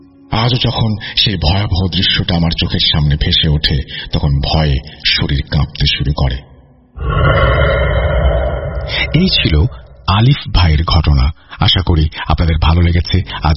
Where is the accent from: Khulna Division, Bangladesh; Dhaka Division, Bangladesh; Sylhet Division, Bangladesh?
Khulna Division, Bangladesh; Daulatpur; আমাদের বাড়ি দৌলতপুর থানা ফিলিপনগর ইউনিয়নের পদ্মা নদীর তীরে অবস্থিত।